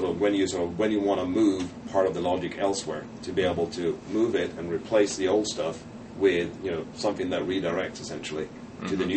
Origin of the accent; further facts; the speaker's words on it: Sweden; English is a second language; I'm natively Swedish.